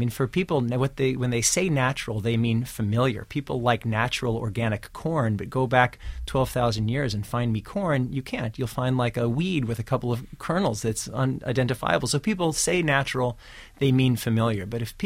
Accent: Kansas City, Missouri, United States; I am from Kansas City. As a matter of fact, I was there yesterday.

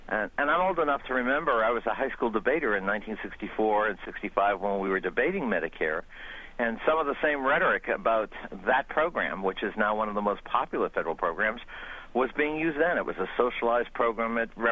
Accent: Boston, Massachusetts, United States; Well, you know, I grew up in Boston

